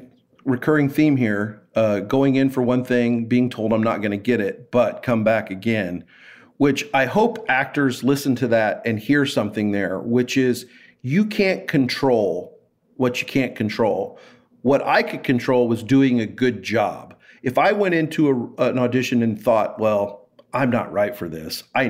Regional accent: Kansas City, Kansas, United States; Where are you from? Like Kansas City. Kansas City, godforsaken place.

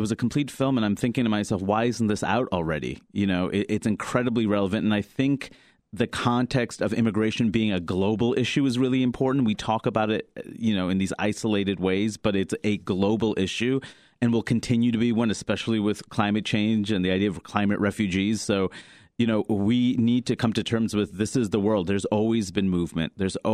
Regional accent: Queens, New York, United States; It's like, Queens, no, where are you really from?

